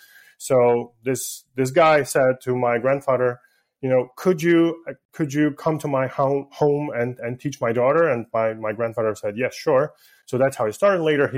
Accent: Krakow, Lesser Poland, Poland; I got involved in a local Christian, Jewish dialogue group in Krakow in my hometown right now.

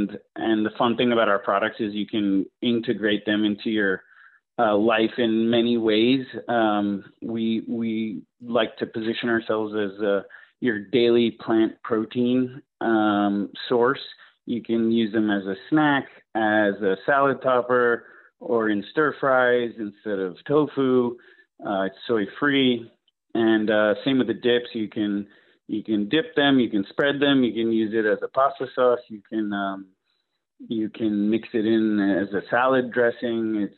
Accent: New York, United States; I'm from New York, but my dad is from Rome, and I used to be let free in the small towns of Italy as a kid

